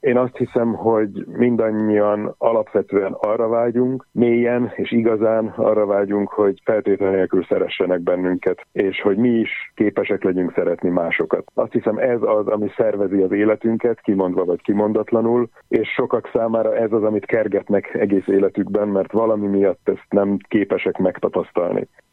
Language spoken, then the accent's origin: Hungarian; Budapest, Hungary; 76-os évjárat vagyok. Budapesten születtem, Budapesten jártam iskolába